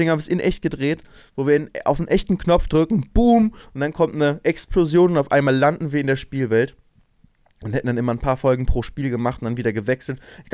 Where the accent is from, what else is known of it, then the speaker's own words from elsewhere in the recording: Lübeck, Schleswig-Holstein, Germany; bin zwar in Lübeck aufgewachsen und dann eine Zeit lang aber in einem Dorf in der Nähe von Lübeck